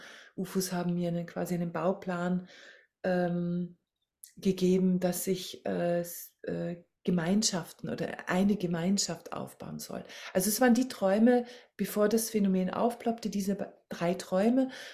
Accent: Austria; now in Germany; ich bin ja Österreicherin, lebe aber auch in Deutschland

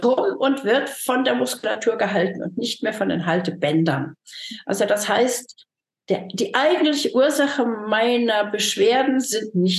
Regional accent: Hesse, Germany; also ich komme aus dem Taunus

